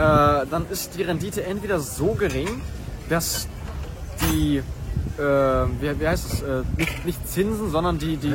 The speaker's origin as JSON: {"language": "German", "country": "Germany", "tie": "born or raised there", "said": "Und ich bin super dankbar, in Deutschland aufgewachsen zu sein."}